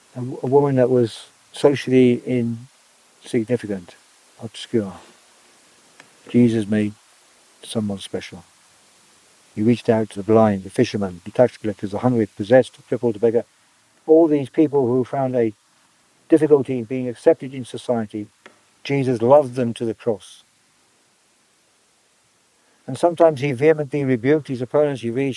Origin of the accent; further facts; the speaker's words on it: United Kingdom; I wasn't really a South African. I'm a Brit through and through.